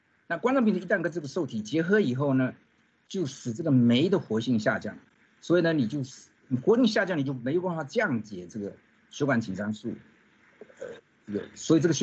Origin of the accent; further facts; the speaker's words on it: China; 但是我们中国人的话呢，这个标准要降低2%